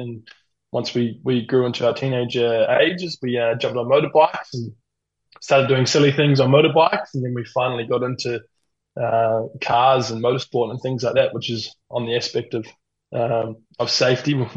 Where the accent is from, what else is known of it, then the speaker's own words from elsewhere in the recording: Waikato, New Zealand; So I grew up in the North Waikato area, which is about an hour and a half south of Auckland. My brother and I grew up on a farm, actually. a thoroughbred farm with our awesome family